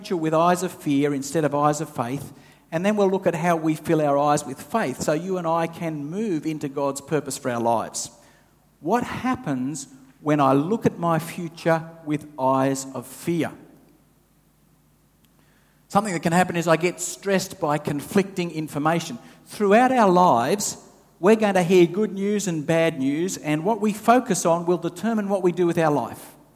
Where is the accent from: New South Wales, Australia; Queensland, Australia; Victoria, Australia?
New South Wales, Australia; I grew up in the Hunter wine region.